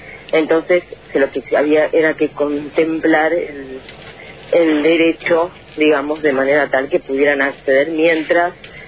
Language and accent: Spanish; Argentina